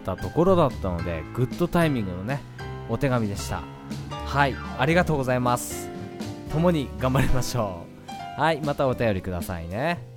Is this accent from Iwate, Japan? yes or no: yes; Iwate, Japan; moved away as an adult; now in Tokyo, Japan; 東京にね、あの岩手から上京してから、まあ専門学校にね通いながら